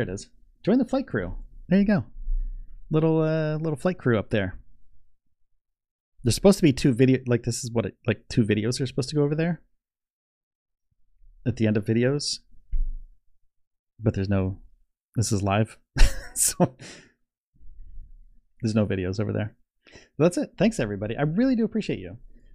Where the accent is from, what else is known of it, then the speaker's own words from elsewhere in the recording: Northeast, United States; I'm from the Northeast.